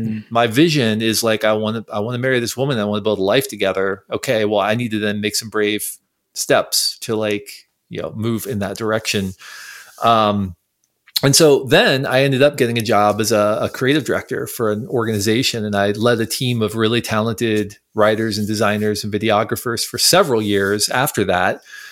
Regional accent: Ohio, United States; Central Ohio. So I grew up in rural Central Ohio.

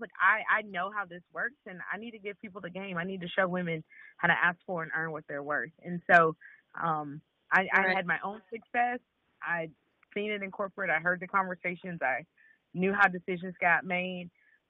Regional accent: Memphis, Tennessee, United States; also born or lived in Arkansas; now in Dallas, United States; So I was born in Arkansas, grew up in Memphis, Tennessee, and then have lived in Dallas.

